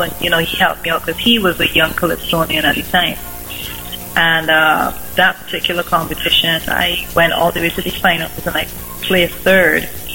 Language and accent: English; London, United Kingdom; And I'm British born, so I was born in my early years were spent in East London.